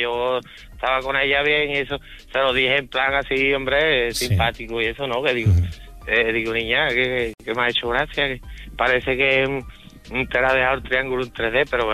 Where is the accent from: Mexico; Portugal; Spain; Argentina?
Spain; Seville, Andalusia; estaba yo trabajando en Zaragoza, yo soy de Sevilla, y estaba trabajando en Zaragoza.